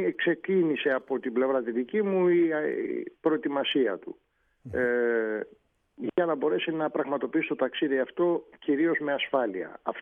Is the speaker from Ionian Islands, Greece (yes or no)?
no; Piraeus, Attica, Greece; Μεγάλωσα στο Πειραιά και είχα και μνήμες από τη θάλασσα